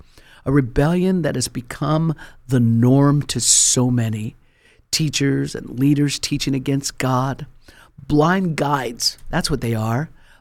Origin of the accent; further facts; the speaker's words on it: Colorado, United States; You know, I was originally born and raised in Colorado, and I don't know if you've ever been to the Colorado Rocky Mountains.